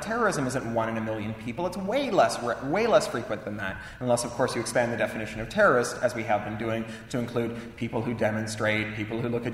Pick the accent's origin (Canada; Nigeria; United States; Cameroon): Canada; now in London, United Kingdom